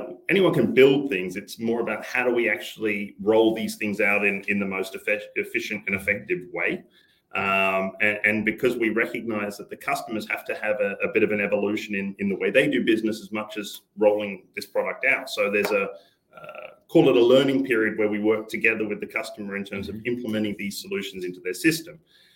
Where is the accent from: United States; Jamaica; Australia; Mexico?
Australia; China to Australia, being Australian